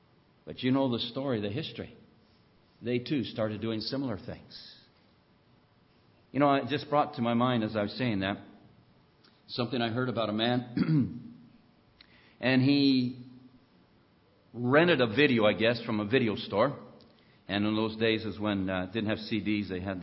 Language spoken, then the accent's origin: English; United States; born there; The only thing is, I was born in America.